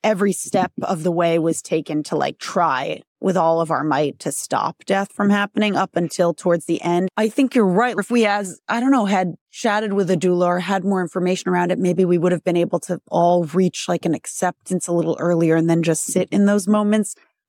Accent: Massachusetts, United States; And I'm from Massachusetts. It's like, we're fighters.

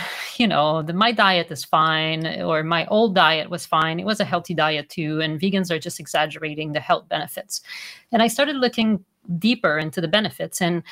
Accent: Quebec, Canada; English is a second language; I'm from a French background. I'm from Quebec, not from France.

